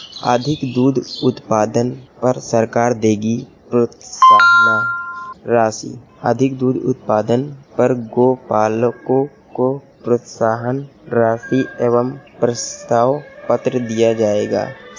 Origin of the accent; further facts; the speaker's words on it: Barabanki, Uttar Pradesh, India; मैं बाराबंकी से हूँ।